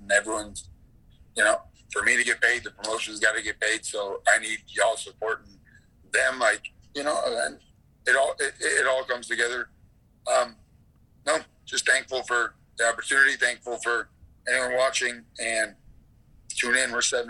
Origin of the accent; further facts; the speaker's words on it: Midwest, United States; I grew up in the Midwest.